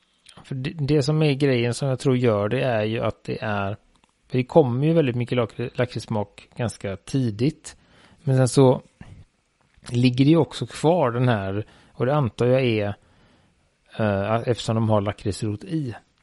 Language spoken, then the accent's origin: Swedish; Västra Götaland County, Sweden; accent: Gothenburg; Men den har väl landat på göteborgska. Ja. Det skulle jag väl, de flesta som inte bor i Göteborg, säga att jag har en göteborgsk dialekt.